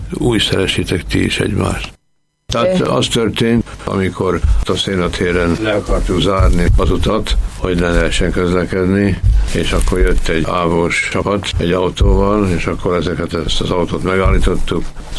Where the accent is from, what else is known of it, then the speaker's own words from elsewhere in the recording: Ács, Komárom-Esztergom, Hungary; egész 45-ig Ácson voltak, és ott is nőttem föl, ott nőttem fel az általános iskolát.